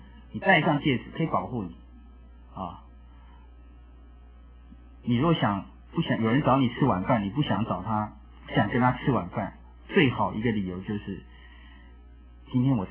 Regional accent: China; 这种 passion 是我们中国人没有的。我们中国人不谈这个东西

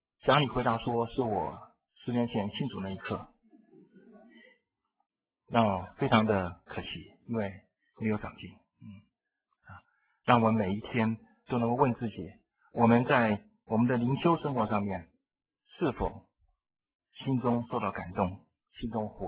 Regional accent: Taiwan; 这句话我们台湾人看都很会意，大陆人看不懂

